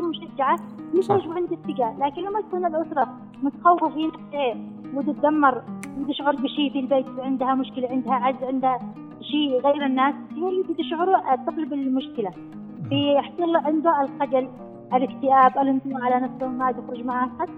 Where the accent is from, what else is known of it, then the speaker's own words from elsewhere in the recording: Amran, Yemen; كوني معاقة وفتاة معاقة وربيت في الريف اليمني في محافظة حمران مدينة حبابة